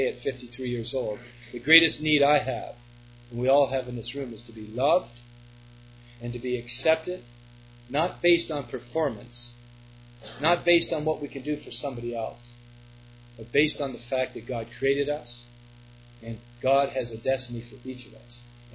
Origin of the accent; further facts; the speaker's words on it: Peterborough, Ontario, Canada; went back to my hometown, Peterborough, Ontario.